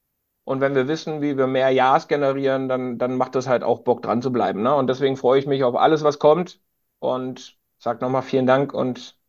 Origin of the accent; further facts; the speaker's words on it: Düsseldorf, North Rhine-Westphalia, Germany; now in Münster, Germany; ich bin ja mittlerweile in Klein-Hamburg zu Hause, also in Münster, und freue mich auf meine alte Heimat Düsseldorf.